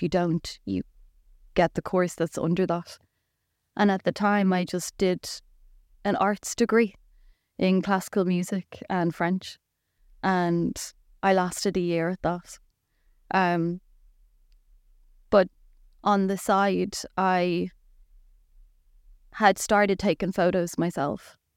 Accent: Ireland; Growing up in Ireland was beautiful. I went to an all-girls Catholic school my whole life.

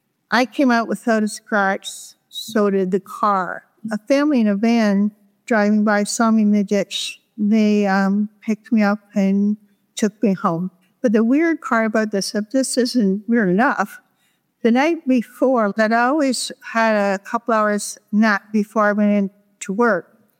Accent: Peterborough, Ontario, Canada; And I was from Peterborough, and that's connected directly to the Great Lakes.

